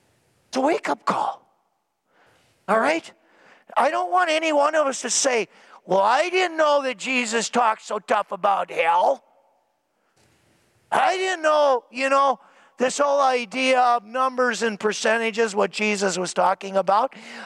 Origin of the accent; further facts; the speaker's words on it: Minnesota, United States; We're from Minnesota. We know what it's like when it snows.